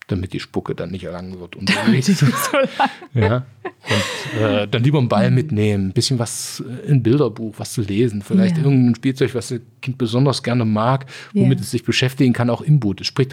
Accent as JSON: {"language": "German", "town": "Sangerhausen", "region": "Saxony-Anhalt", "country": "Germany", "tie": "born there", "said": "ich bin in Sangerhausen geboren, ja, die Rosenstadt Sangerhausen."}